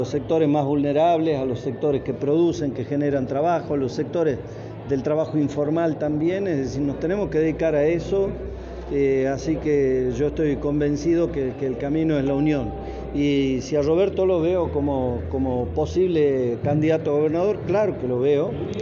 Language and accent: Spanish; Argentina; como pueblo argentino